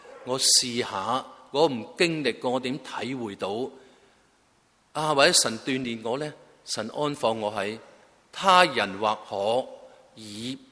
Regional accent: China; 啊特别我是中国人

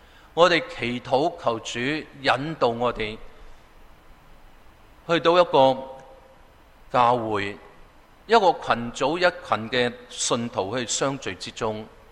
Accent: Guangdong, China; 因为广东话圣经大部分我是广东人的，一读入去好知道个意思。

